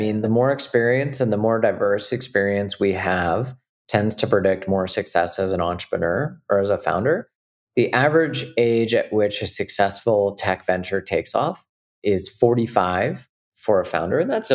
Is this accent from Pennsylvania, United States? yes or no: no; Sonora, California, United States; when I was a kid, I was a child actor in my hometown, and I was in a lot of the local plays and anything that they kind of did up in my hometown of Sonora, California.